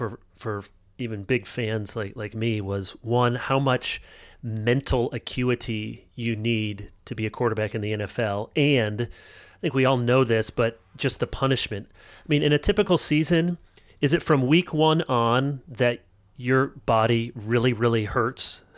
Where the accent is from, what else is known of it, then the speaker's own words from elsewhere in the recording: Chicago, Illinois, United States; born there; Yeah, I was born in Chicago, so I still am a Bears fan.